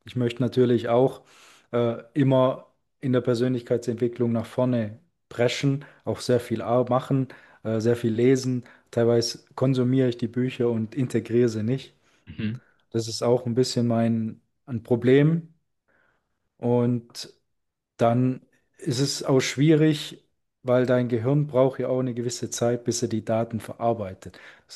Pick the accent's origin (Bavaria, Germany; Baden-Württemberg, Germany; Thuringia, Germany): Baden-Württemberg, Germany; Eriskirch; Also ich komme vom Bodensee aus Ereskirch